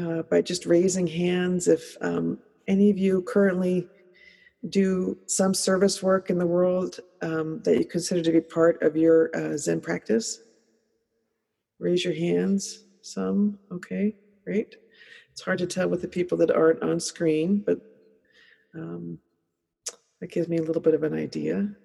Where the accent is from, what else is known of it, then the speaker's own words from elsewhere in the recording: New Jersey, United States; So I grew up in New Jersey. If you've seen The Sopranos, those are my people.